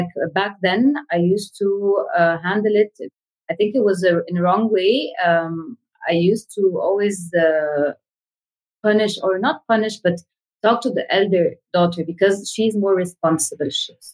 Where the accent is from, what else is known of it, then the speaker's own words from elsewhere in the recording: Egypt; I'm a mom of two daughters and I come from Egypt. I'm in Egypt right now in Cairo.